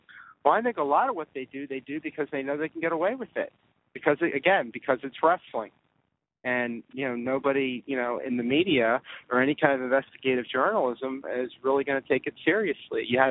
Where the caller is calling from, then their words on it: Pennsylvania, United States; I'm calling from Pennsylvania.